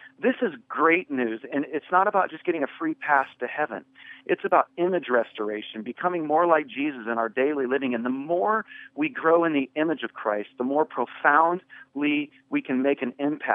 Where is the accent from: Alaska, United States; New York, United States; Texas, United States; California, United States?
California, United States; I never heard the gospel until I was 19 years of age. I grew up in California